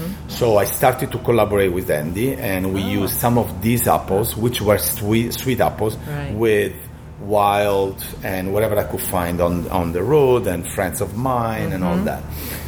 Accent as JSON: {"language": "English", "country": "Italy", "second_language": "English", "moved": "yes", "said": "And I come from Italy, so I was a little snob about cider."}